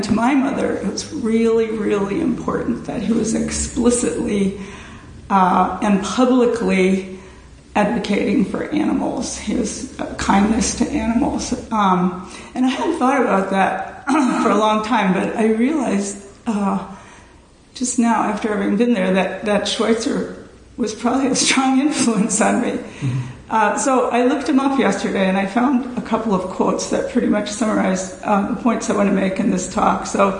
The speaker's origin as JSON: {"language": "English", "town": "Youngstown", "region": "Ohio", "country": "United States", "tie": "born or raised there", "said": "it's the very first place I ever remember as a young girl growing up in Youngstown, Ohio, that I really longed to visit."}